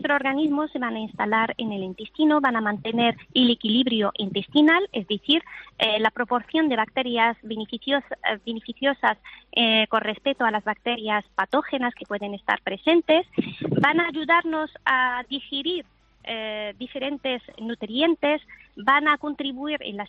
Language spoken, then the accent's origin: Spanish; Morocco; now in Jaén, Spain; Bueno, vivo en Jaén, pero origen de... Soy de Marruecos.